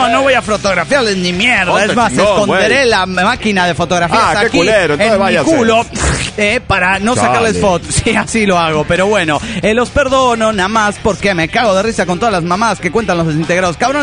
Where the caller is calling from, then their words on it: Nezahualcóyotl, State of Mexico, Mexico; de Netzahualcoyotl.